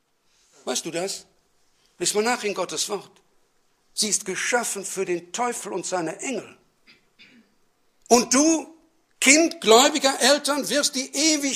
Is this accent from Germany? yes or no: yes; North Rhine-Westphalia, Germany; Vielleicht bei euch hier in dem Siegerland mag es noch gehen, aber bei uns im Ruhrgebiet, aber auch schon im Hinterland